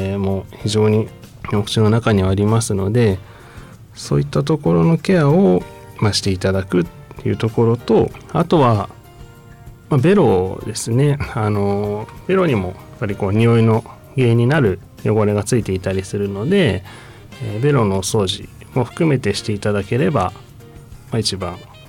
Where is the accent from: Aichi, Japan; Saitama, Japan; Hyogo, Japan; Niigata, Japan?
Niigata, Japan; now in Sanjo, Japan; 地元は新潟市で、高校卒業までずっと新潟におりまして、三条は本当に昨年から開業と同時にお世話になっているという形です。